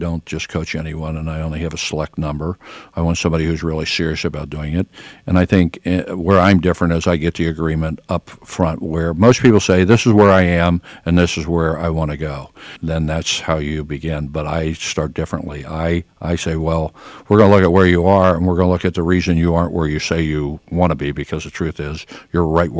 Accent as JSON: {"language": "English", "country": "Brazil", "tie": "born or raised there", "said": "I grew up in Brazil."}